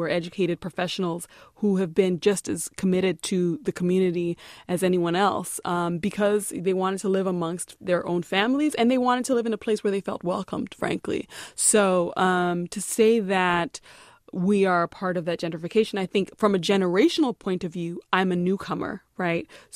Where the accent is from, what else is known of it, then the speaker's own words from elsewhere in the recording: Midwest, United States; And so, you know, I grew up in the Midwest mostly, and so I had a very different experience.